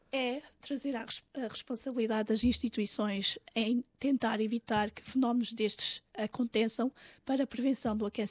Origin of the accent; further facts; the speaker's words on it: Portugal; also born or lived in Mozambique; porque nós normalmente, crescendo em Portugal, temos uma vida muito confortável